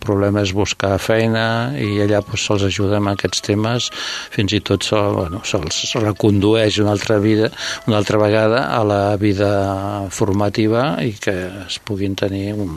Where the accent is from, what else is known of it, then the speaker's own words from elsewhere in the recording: Sabadell, Catalonia, Spain; som de Sabadell.